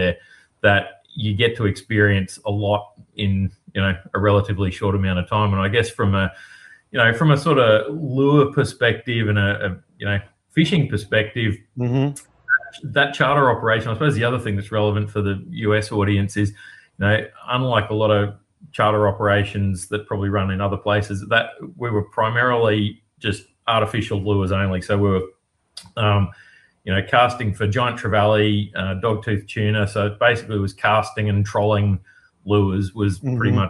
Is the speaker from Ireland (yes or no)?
no; Australia; So the variety of fishing conditions that you sort of experience growing up in Australia is quite diverse.